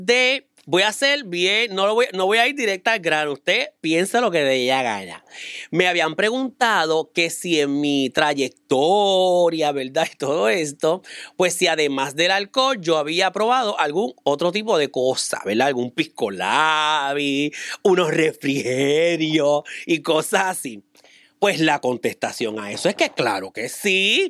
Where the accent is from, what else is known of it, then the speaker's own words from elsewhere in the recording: Puerto Rico; No, pues soy puertorriqueña.